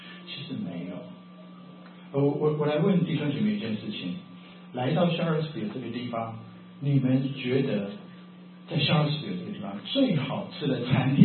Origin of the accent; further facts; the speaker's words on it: Taiwan; 我们从台湾来的